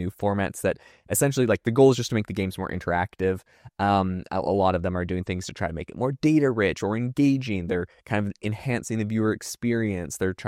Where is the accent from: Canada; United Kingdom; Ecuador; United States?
Canada; British Columbia; Personally, I'm from Vancouver Island in Canada, so the closest big team to us was also the Vancouver Canucks. So I relate as the Canucks were my team growing up.